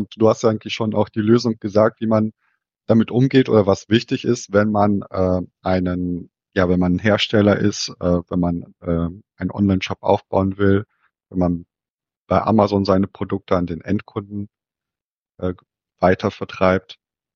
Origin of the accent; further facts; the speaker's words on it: Enger, North Rhine-Westphalia, Germany; produziert in Enger, also der Stadt, wo ich herkomme. Also ist anscheinend ein großer Farbenproduzent in der Kleinstadt, wo ich lebe.